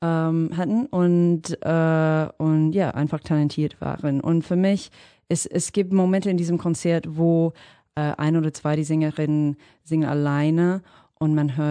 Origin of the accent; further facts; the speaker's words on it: Sydney, New South Wales, Australia; German is a second language; als Kind in der Vororten von Sydney war R&B unglaublich populär.